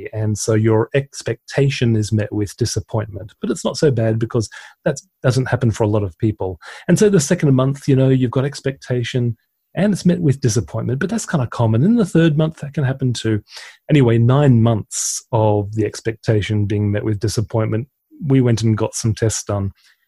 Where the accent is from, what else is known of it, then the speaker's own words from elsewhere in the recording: Australia; moved away as an adult; now in United Kingdom; Because I sounded English, even though I was born in Australia.